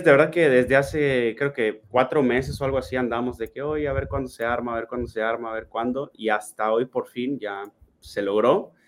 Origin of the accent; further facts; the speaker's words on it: Mérida, Yucatán, Mexico; soy de Mérida, para la banda yucateca saben que es la maca, ¿no?